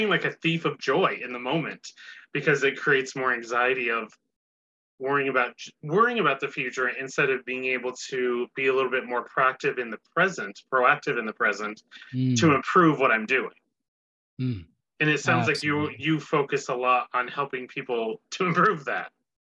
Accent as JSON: {"language": "English", "country": "United States", "tie": "born or raised there", "said": "I'm born and raised in the States"}